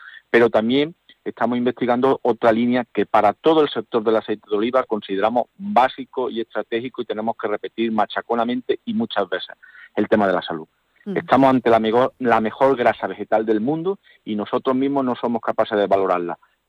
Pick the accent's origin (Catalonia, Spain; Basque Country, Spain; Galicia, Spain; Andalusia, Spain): Andalusia, Spain; Como andaluces nos tenemos que sentir súper orgullosos